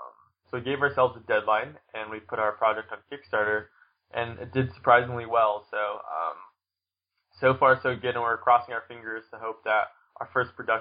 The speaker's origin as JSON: {"language": "English", "town": "Seattle", "region": "Washington", "country": "United States", "said": "I'm from Seattle, Washington."}